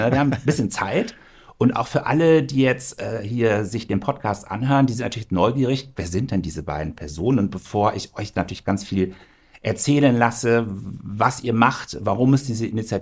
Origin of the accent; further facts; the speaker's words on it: North Rhine-Westphalia, Germany; born there; Ich bin gebürtiger Sauerländer.